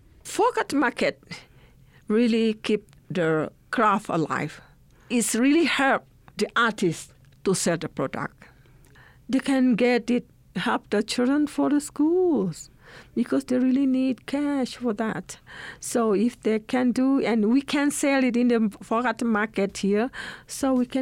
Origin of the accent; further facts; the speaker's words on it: Sarawak, Malaysia; I'm from the Iban ethnic, and I'm from Malaysia, Borneo.